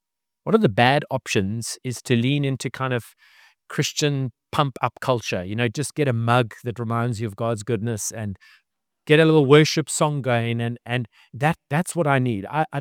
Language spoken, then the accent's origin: English; Cape Town, Western Cape, South Africa; And I am from Cape Town